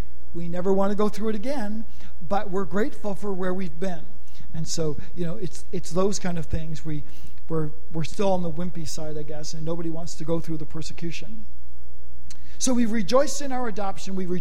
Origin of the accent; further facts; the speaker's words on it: Canada; moved away; I mean, I'm from Canada, and when people blame me for the snow and the cold weather, I say, no, it's I'm from Canada.